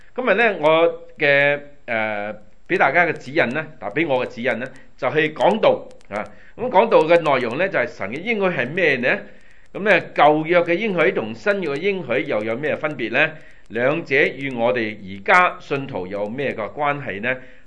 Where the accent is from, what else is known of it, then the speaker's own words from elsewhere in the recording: China; 咁我哋中國人咧做一言九鼎嚇